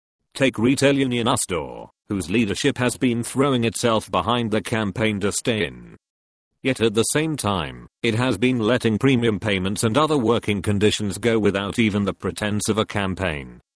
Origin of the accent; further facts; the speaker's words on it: Derby, East Midlands, United Kingdom; born there; I was born in Derby, my mother was Irish, my father was Spanish and my wife is Polish.